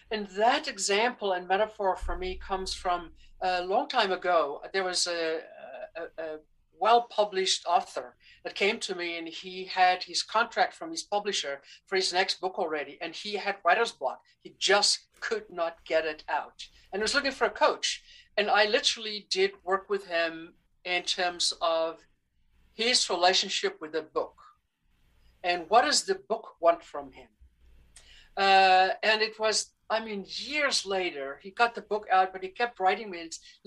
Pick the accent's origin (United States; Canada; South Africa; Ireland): South Africa; I'm a gypsy. I spent 2 years on the Amazon. I come from South Africa. I've lived in 5 different countries